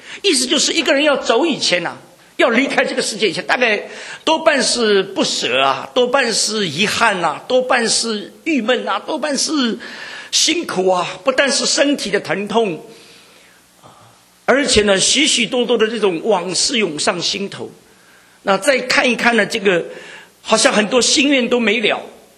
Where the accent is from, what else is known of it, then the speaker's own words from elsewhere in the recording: China; 我们中国人对冠冕这个词其实现代比较少